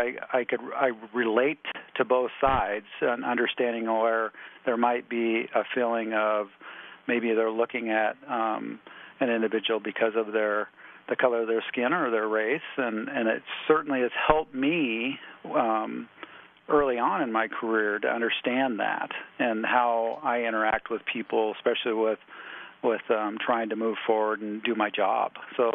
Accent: Sitka, Alaska, United States; I'm originally from Sitka. I'm a Coho Raven, and my father originated from Huna.

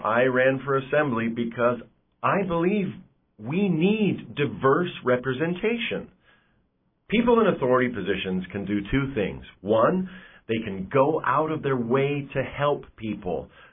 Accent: Kake, Alaska, United States; I grew up in Tlingit Haida Housing Authority apartments in Cake

